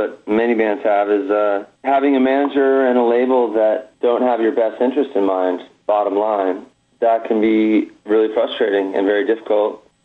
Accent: California, United States; We grew up in the Bay Area together.

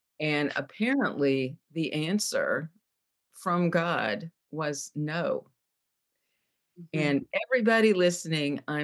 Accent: Bluffton, Indiana, United States; It was at the street fair in my hometown of Bluffton, Indiana.

